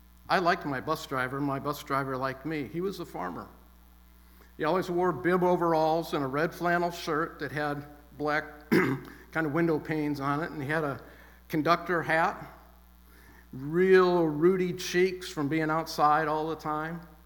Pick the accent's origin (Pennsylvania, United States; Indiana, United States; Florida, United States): Indiana, United States; The small town that I was raised in Indiana